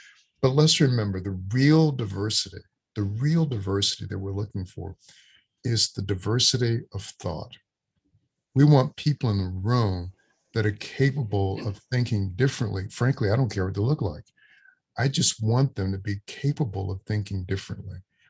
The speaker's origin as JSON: {"language": "English", "region": "Louisiana", "country": "United States", "tie": "born or raised there", "said": "as a child born in 1958 and growing up in Louisiana, the Deep South, with innumerable experiences in what deep, painful, hateful segregation feels like"}